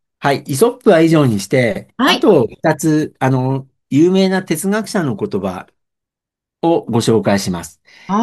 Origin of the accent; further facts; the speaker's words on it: Kanto, Japan; born there; 私は関東の生まれで、親も東京にいたので、選択肢がなかったっていうのもあるんですけど、